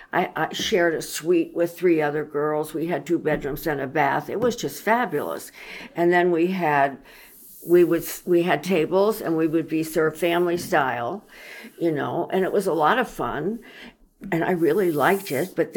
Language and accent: English; Washington, District of Columbia, United States; Growing up in Washington, D.C. is interesting, you know, because it's so cosmopolitan.